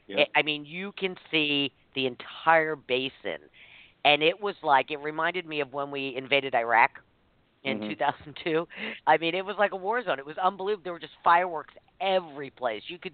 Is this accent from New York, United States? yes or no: yes; New York City, New York, United States; Well, we used to get growing up in New York, we used to have a lot of fun.